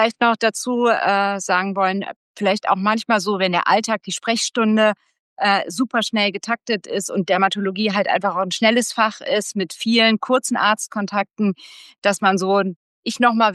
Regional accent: Cologne, North Rhine-Westphalia, Germany; now in Berlin, Germany; Ich komme ja ursprünglich aus Köln.

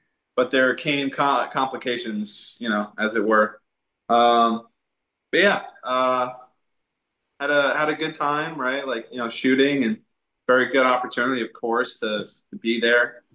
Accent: New York, United States; No. I'm actually from New York. It was just crazy. They're usually looking for some Italian accent guy. And I'm literally Italian and from New York.

